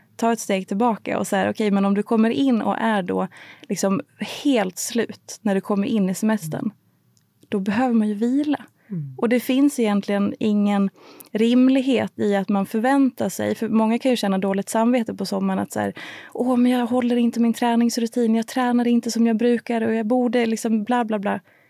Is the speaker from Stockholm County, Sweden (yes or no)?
no; Dalarna County, Sweden; jag är uppvuxen i skidklubben hemma i Dalarna